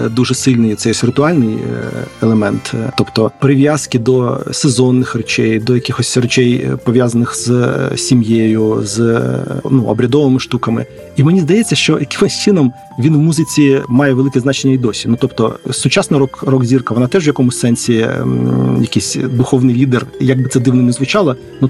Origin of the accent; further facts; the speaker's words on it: Sumy, Sumy Oblast, Ukraine; Схожі процеси відбувалися тоді і в моїх рідних Сумах. Я бував на канікулах у бабусі своєї, але я там не чув народних пісень.